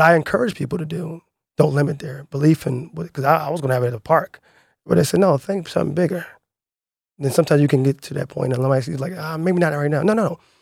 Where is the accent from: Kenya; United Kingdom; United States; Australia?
United States; Philadelphia, Pennsylvania; I grew up in the Aoni section of Philadelphia. I went to Morrison Elementary.